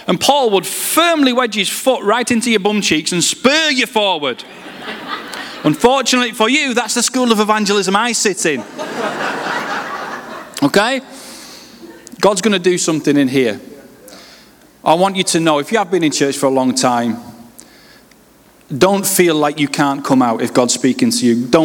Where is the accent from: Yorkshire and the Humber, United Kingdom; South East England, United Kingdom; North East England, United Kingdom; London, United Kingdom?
Yorkshire and the Humber, United Kingdom; Leeds; accent: northern; now in Runcorn, United Kingdom; I grew up just outside Leeds in West Yorkshire. You can probably tell by the northern twang. I can't win, though, because I now lead a church in Runcorn, which is near Liverpool. When I phone home, they all accuse me of sounding like a Scouser.